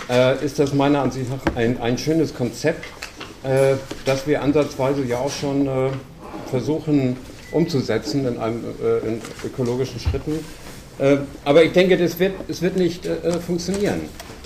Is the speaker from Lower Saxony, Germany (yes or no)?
yes; Stade, Lower Saxony, Germany; Ich komme aus Stade und arbeite mit in der Vorbereitungsgruppe für den Wachstumskongress.